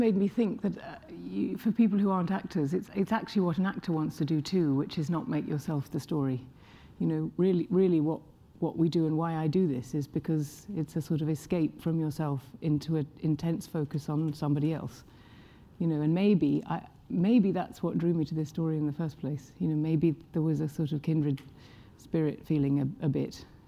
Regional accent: England, United Kingdom; because I'm younger than she was when she died, and I'm English

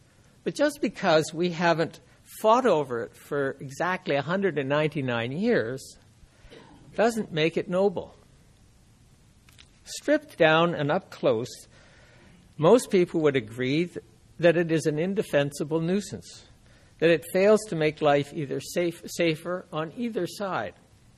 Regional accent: Canada; My objective is more modest. After all, I am Canadian, but it is similar to Swift's.

